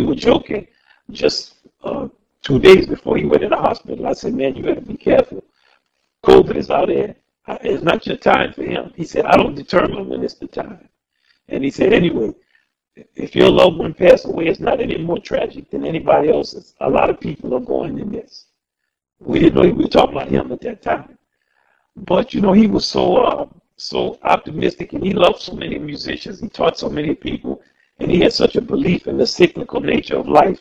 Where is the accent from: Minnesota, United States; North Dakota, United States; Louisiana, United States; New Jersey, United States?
Louisiana, United States; New Orleans; Well, I love … I'm from New Orleans. I'm a trumpet player.